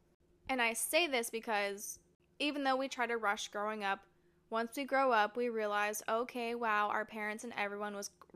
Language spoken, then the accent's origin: English; Arizona, United States; also born or lived in Ohio; I was born in Ohio when my parents moved us to Arizona. If you ask … that was possibly the worst thing that could have ever happened to her.